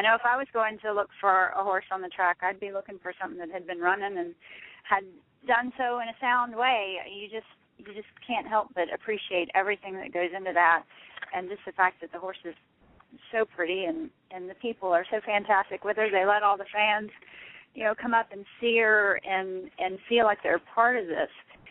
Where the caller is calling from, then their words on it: Ohio, United States; I am in Ohio.